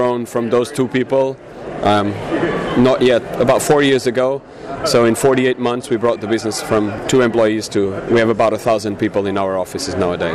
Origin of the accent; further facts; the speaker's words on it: Portugal; now in Philippines; I'm from Portugal originally.